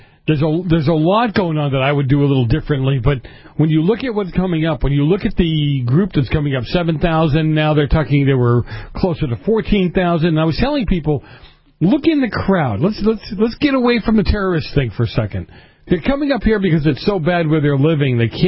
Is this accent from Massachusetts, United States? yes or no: yes; Boston, Massachusetts, United States; see, I grew up in Boston. I grew up at a time when there was immigration coming in from Italy